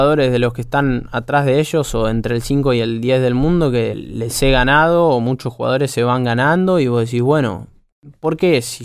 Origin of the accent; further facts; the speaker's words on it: Argentina; Yo me siento muy, muy argentino